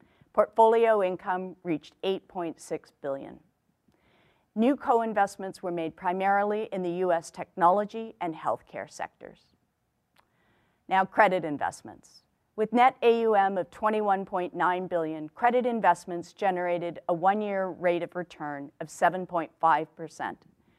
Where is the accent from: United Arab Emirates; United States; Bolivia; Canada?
Canada; while I've worked in many places around the world, I was born and raised in Canada